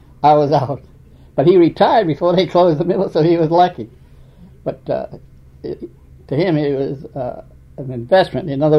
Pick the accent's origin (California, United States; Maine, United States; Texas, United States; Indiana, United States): Maine, United States; Lewiston; No, I grew up here in Lewiston.